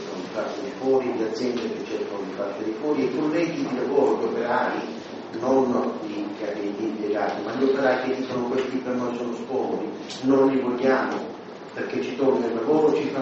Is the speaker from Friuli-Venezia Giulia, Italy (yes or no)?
no; Sicily, Italy; io non sono lombardo, vengo dalla Sicilia, dalla terra di Sicilia